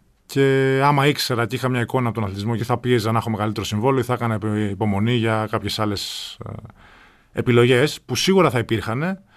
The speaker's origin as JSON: {"language": "Greek", "town": "Thebes", "region": "Central Greece", "country": "Greece", "moved": "yes", "lives_now": "Athens, Greece", "said": "όταν έφυγα από τη Θήβα και κατέβηκα στην Αθήνα μόνος."}